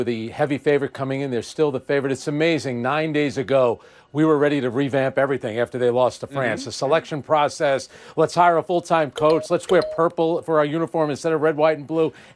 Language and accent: English; United States; I'm from the United States.